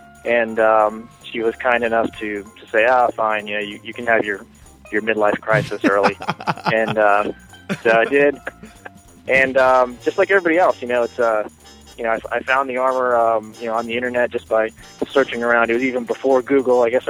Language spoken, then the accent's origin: English; Tampa, Florida, United States; now in Charlotte, United States; Originally from Tampa, Florida, moved up to the Carolinas about a year and a half ago, to be closer to Alvin.